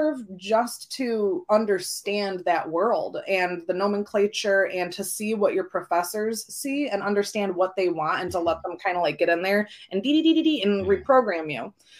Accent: Detroit, Michigan, United States; But anyway, so I'm in Michigan. I grew up in the Metro Detroit area.

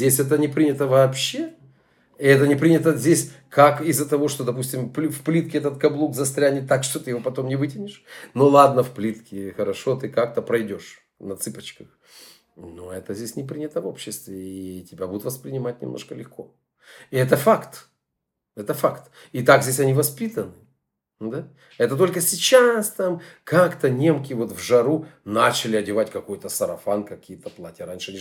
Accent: Ukraine; Дорогие наши соотечественницы, мы тоже из Украины.

